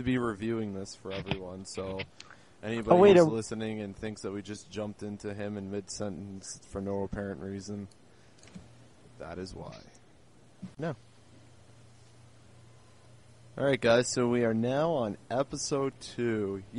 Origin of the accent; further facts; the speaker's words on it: Canada; But I am Canadian, and I don't know crap about football.